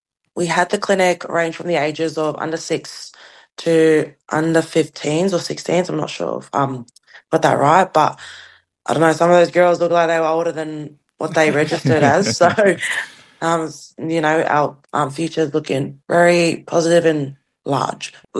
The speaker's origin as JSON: {"language": "English", "town": "Bega", "region": "New South Wales", "country": "Australia", "said": "I'm from Bega"}